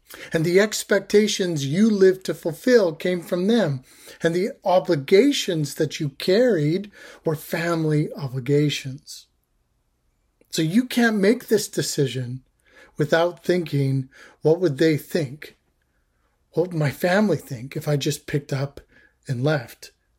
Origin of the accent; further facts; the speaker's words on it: Canada; And I'm Canadian.